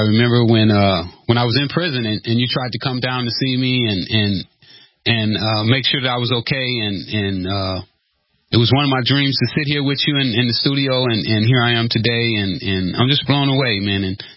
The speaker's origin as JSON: {"language": "English", "town": "Los Angeles", "region": "California", "country": "United States", "tie": "born or raised there", "lives_now": "Tyler, United States", "said": "Well, you know, I was born here in Texas, Tyler. My mom decided that she wanted to try Los Angeles, give us an opportunity to have more than what she had. She was a maid here in Tyler, so she moved to L.A."}